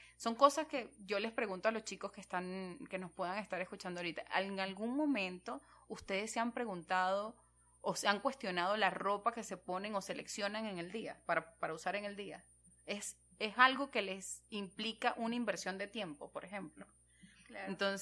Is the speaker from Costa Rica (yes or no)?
no; Venezuela; soy venezolana, para los que no recordaban, ay